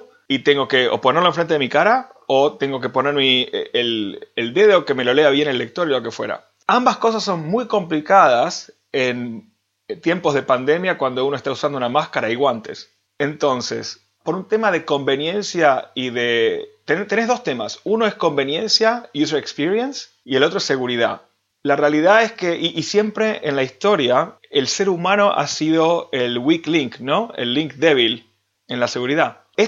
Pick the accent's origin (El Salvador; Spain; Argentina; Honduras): Argentina; now in United States; me mudé a la capital de Sudamérica, Miami, Florida. A los principios de los 2000, en una de las crisis argentinas, y buscando nuevas oportunidades, estudié ingeniería en FIU, Florida International University en Miami